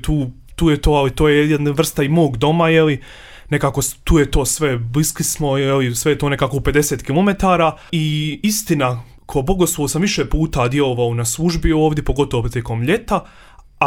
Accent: Široki Brijeg, Federation of Bosnia and Herzegovina, Bosnia & Herzegovina; born there; rođen sam ovdje u Širokom i faktički to mjesto je nedaleko od Međugorja

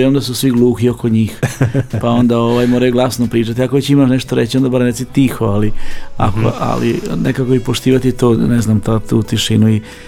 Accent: Subotica, Vojvodina, Serbia; imamo mi Bunarić gore kod nas u Subotici

